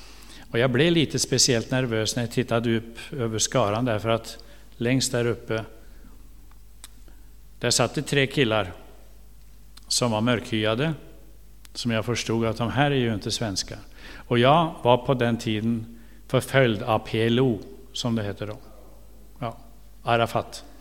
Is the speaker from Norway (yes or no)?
yes; Norway; Men så kommer jag från Norge, så jag blandar lite ibland.